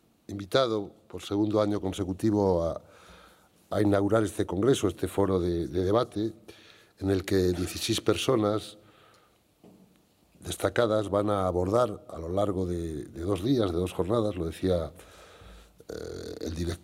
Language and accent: Spanish; Castile and León, Spain; vengo a hablar bien de esta tierra porque es una tierra, es mi tierra, la necesito, la quiero y la siento. Porque la he vivido y me da vida.